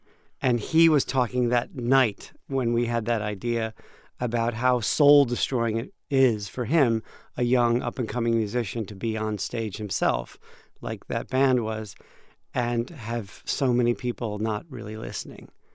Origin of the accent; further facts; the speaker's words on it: Chicago, Illinois, United States; also born or lived in London; No, I'm not British. Yeah. I'm from Chicago, but I lived there for a while.